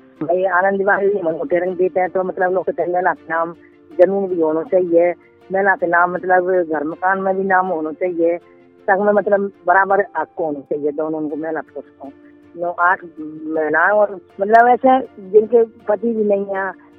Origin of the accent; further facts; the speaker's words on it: Dalarna, India; मैं दलारना खुद की रहने वाली हूँ, पंचायत रायपुरा है